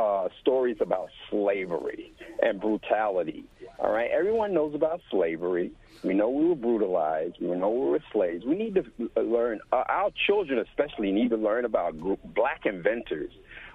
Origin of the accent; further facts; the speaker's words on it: North Carolina, United States; born there; I was born in North Carolina, mm-hmm. and I prefer the term black American.